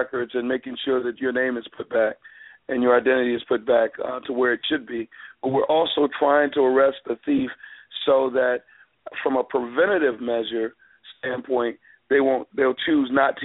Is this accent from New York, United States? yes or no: yes; Long Island, New York, United States; born there; You know, I was born in Long Island, New York.